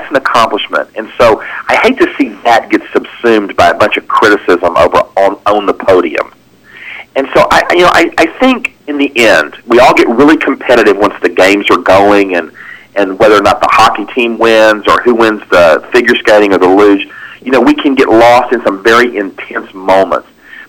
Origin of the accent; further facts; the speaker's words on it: United States; now in Canada; as an American living here